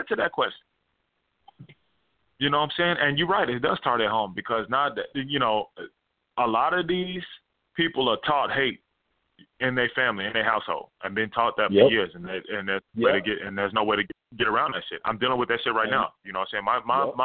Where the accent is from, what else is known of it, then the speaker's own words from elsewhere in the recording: Austin, Texas, United States; I was raised around Caucasian people my whole life. I went to Patton Elementary in Oak Hill. You know Oak Hill, Southwest Austin.